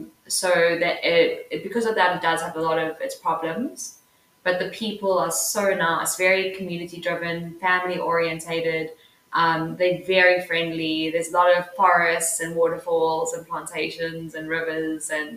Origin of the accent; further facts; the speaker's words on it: South Africa; I grew up in South Africa in a community where everyone kind of grew up, got a job, got married, had kids and died.